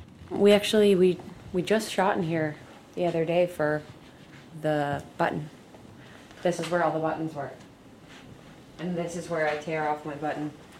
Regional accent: North Carolina, United States; Like, I grew up in North Carolina, and I was a little late in the game

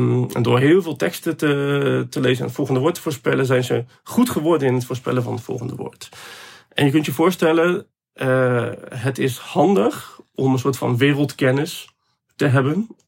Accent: Netherlands; ik ben Nederlander, ik woon in Nederland, ik spreek Nederlands.

